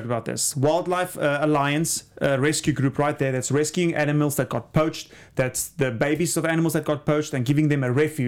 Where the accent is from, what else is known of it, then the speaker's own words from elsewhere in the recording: South Africa; I'm from South Africa. I've seen that before, but a lot of people you haven't.